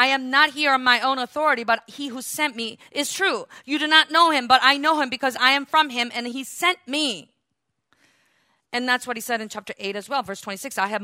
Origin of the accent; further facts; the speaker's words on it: Bronx, New York, United States; I come from the Bronx. I know where I'm coming from, right?